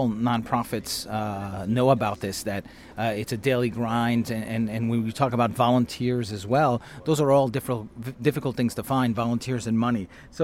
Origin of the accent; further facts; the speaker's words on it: New York City, New York, United States; moved away as an adult; now in Brittany, France; I grew up in New York City. I was born there.